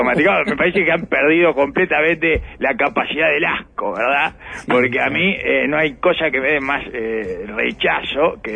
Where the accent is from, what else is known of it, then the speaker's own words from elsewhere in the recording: Canary Islands, Spain; Como nosotros, sí, como nosotros, como los canarios, en general, ¿verdad?